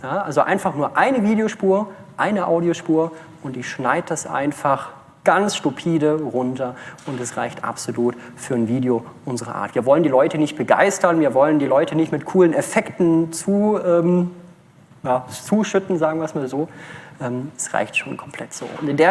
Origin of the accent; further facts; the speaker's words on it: Bavaria, Germany; accent: Franconian; Ich komme aus dem Franken, da fränkelt man manchmal auch ein bisschen.